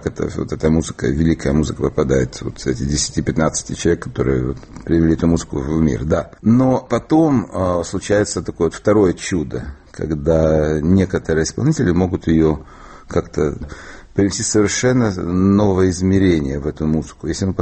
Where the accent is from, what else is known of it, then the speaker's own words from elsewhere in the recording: Odesa, Odesa Oblast, Ukraine; Я потомственный одессит.